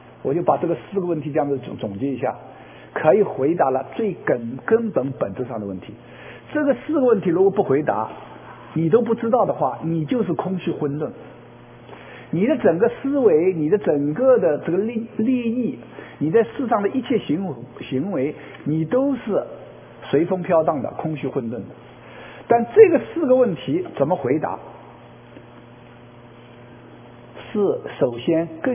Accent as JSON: {"language": "Chinese", "country": "China", "said": "我们从大陆来的很多人就知道了"}